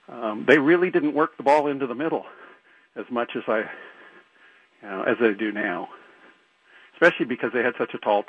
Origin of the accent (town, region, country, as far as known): Astoria, Oregon, United States; born or raised there